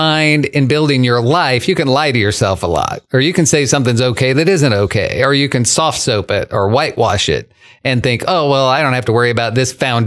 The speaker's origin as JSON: {"language": "English", "region": "Illinois", "country": "United States", "said": "I'm from Illinois, so there are areas of mines. You have mine subsidence."}